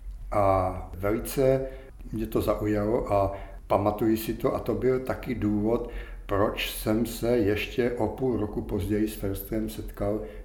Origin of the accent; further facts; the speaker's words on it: Prague, Czechia; Já jsem Žižkovák, tam jsem se narodil, tam jsem žil do roku až 1964. Tam jsem byl taky vychovávaný.